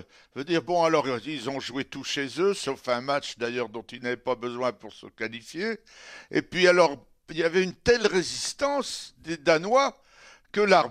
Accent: France; en tant que Français, depuis les guerres de 100 ans, depuis Jeanne d'Arc, sauf les deux guerres mondiales où ils nous ont aidés, on n'est quand même pas pour les Anglais.

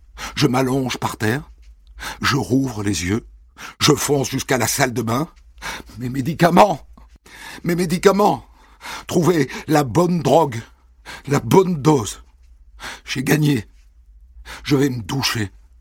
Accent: Concarneau, Brittany, France; J'ai grandi à Concarneau, dans le Finistère Sud, à 100 mètres de chez ma grand-mère maternelle, mamie Paulette.

